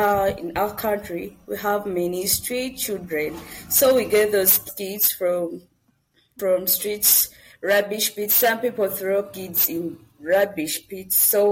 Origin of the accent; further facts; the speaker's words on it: Uganda; I'm from Uganda, from an orphanage.